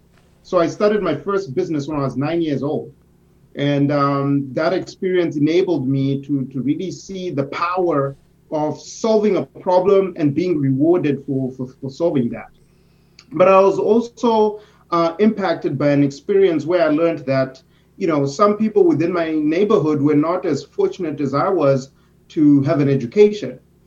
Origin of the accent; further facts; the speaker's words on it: Harare, Zimbabwe; I was born in Harare, Zimbabwe, and it's in Southern Africa. For those of you who might be consulting Google or opening up a map, we're right next to South Africa.